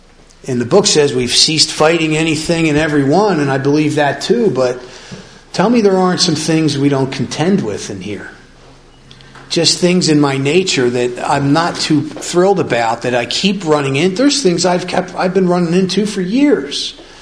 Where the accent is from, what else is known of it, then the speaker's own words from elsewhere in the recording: Philadelphia, Pennsylvania, United States; The way I used to think about myself growing up in Philadelphia, everybody was a tough guy